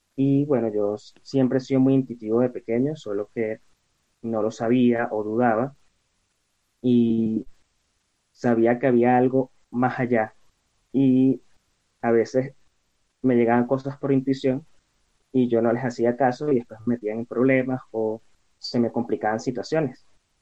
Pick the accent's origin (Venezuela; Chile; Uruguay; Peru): Venezuela; now in Mexico; soy de Venezuela. Actualmente migré a México